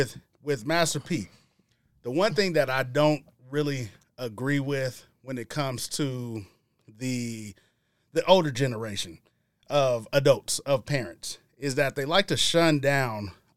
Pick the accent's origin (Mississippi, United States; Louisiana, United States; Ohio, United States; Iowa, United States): Mississippi, United States; And growing up in Mississippi too, because we listen to a lot of New Orleans.